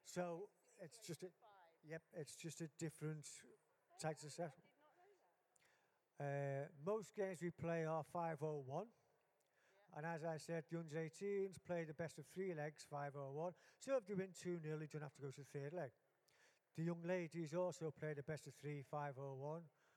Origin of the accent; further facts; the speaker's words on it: Liverpool, North West England, United Kingdom; now in Humberside, United Kingdom; as you can hear from my accent, I'm from Liverpool.